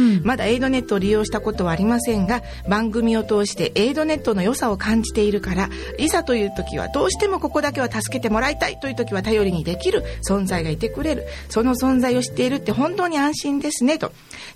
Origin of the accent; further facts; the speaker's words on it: Kitakyushu, Fukuoka, Japan; 私はもともと地元が北九州なので